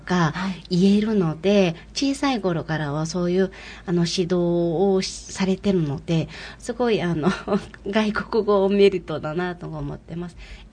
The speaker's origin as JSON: {"language": "Japanese", "country": "Mongolia", "second_language": "Japanese", "lives_now": "Japan", "said": "私たちモンゴル人"}